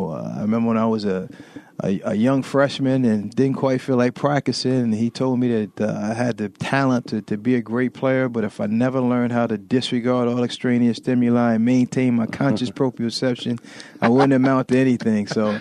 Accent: Hempstead, New York, United States; I grew up in Hempstead, New York, right where the New York Jets practice.

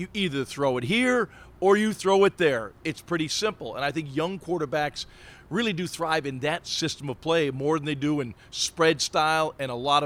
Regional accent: Lackawanna, New York, United States; And I could think back to my formative years of growing up in Lackawanna and going out to Hamburg when the Buffalo Bills used to have their practice.

